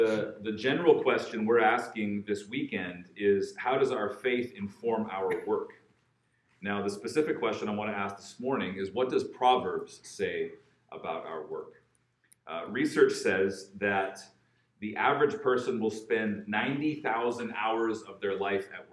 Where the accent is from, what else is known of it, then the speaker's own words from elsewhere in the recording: Alberta, Canada; now in Vancouver, Canada; I grew up in Alberta. I live in the city of Vancouver.